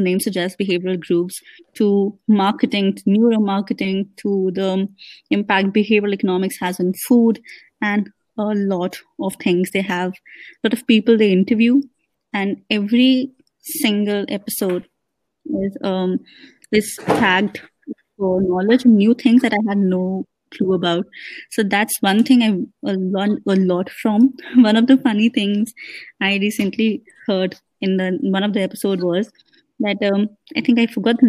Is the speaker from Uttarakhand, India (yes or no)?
no; Kanpur, Uttar Pradesh, India; the 19th I was back to my hometown, and the next day it was lockdown. And had I not booked it, had I waited for a day more, I would never be in Kanpur. I would be in Bangalore.